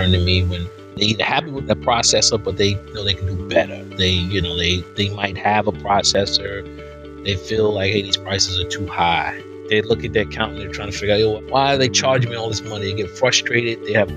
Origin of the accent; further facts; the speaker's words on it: Brooklyn, New York, United States; I'll start from where I was born. Brooklynite, born and raised in New York.